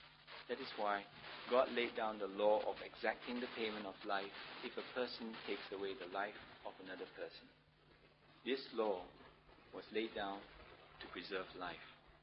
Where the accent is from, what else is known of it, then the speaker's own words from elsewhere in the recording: Singapore; When I told him I was from Singapore